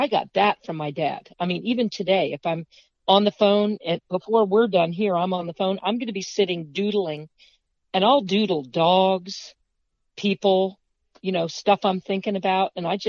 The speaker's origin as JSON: {"language": "English", "town": "Beaufort", "region": "South Carolina", "country": "United States", "tie": "born there", "lives_now": "Fredericksburg, United States", "said": "I'm in Virginia, Fredericksburg. Gotcha. And I was born in Beaufort, South Carolina."}